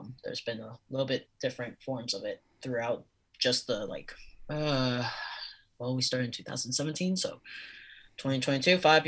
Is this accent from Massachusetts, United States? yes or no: no; Florida, United States; We're from South Florida, so which is already in its like has its own scene in itself